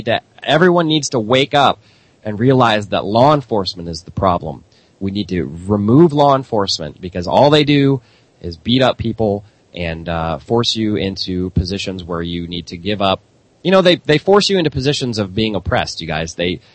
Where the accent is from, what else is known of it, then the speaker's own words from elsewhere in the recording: St. Louis, Missouri, United States; I'm obviously very concerned about Ferguson because I grew up in St. Louis. So I have friends that live in Florissant.